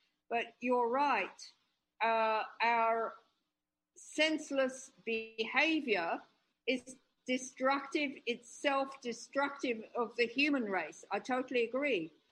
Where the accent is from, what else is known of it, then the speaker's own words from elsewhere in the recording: Australia; moved away; I lived here 33 years, yes? Mm-hmm. And yeah, sure, I have Western relatives. I come from Australia. I have an Australian passport.